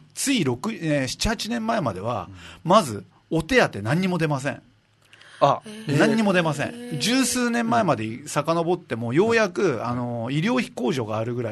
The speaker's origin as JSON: {"language": "Japanese", "region": "Okinawa", "country": "Japan", "tie": "born or raised there", "said": "はい、でも母親は沖縄の人間だし、はい、親戚もみんな沖縄の人間だし、はい、沖縄生まれの沖縄育ちなのに"}